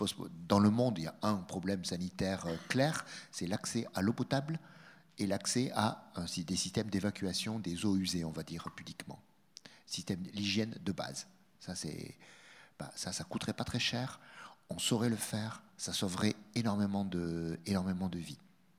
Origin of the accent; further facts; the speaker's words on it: France; je connais le cas de la France, puisque je suis français